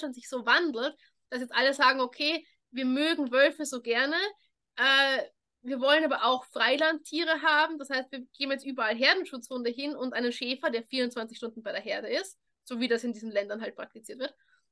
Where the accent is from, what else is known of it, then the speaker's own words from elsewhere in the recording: Austria; born there; moved away; Ich bin ja eigentlich in Österreich geboren, lebe jetzt auf so einer Insel zwischen England und Frankreich.